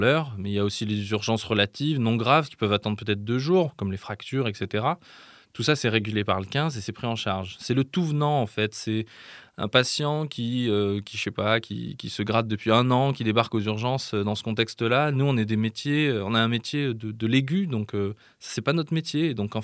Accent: Valence, Auvergne-Rhône-Alpes, France; also born or lived in Lyon; Je suis originaire de Valence dans la Drôme. Donc j'ai fait 18 ans à Valence, puis un peu plus de 10 ans à Lyon.

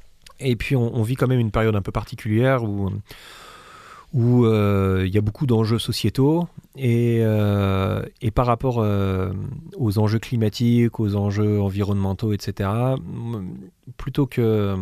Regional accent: France; first language French; chanter dans ma langue maternelle, tout simplement. Alors j'ai des origines américaines, tout ça, ce qui fait que je prétextais l'anglais, mais si je me raconte pas d'histoire, en fait, je suis français, je lis des livres en français. Quand j'écris, j'écris en français.

